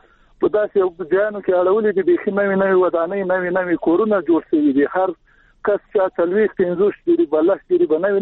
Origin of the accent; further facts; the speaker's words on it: Paktia, Afghanistan; موږ د پکتیا خو یو غرنی ولایت ته،